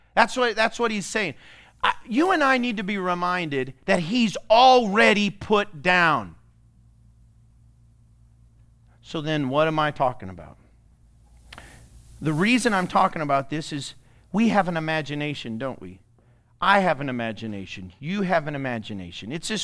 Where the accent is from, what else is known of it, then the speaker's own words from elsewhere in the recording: Iowa, United States; born there; I was born in Iowa, and you got an Iowan heart.